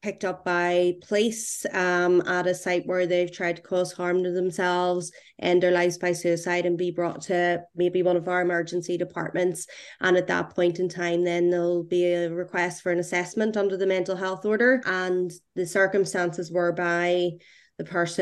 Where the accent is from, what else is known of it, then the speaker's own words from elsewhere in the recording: Belfast, Northern Ireland, United Kingdom; I grew up in West Belfast, which would be maybe one of the bigger areas of social deprivation in Belfast. Lots of mental ill health, socioeconomic difficulties, etc. I don't live there now. I live just outside Belfast now, Newton Abbey, but born, raised, schooled, educated, etc.